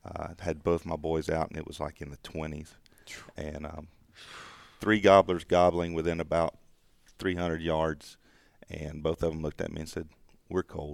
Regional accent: the South, United States; Growing up in the South, I'm part of that traditional hunting club culture.

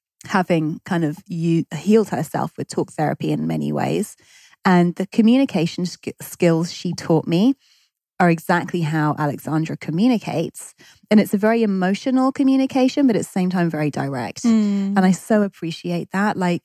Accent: London, United Kingdom; also born or lived in Suffolk; I grew up in London born and bred. Although I had a few sort of early formative years in a very wild part of the English countryside, a county known as Suffolk

